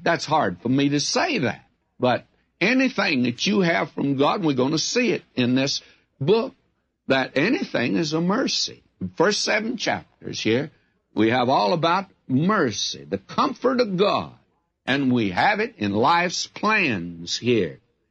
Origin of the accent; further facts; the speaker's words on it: the South, United States; Well, I'm a Southerner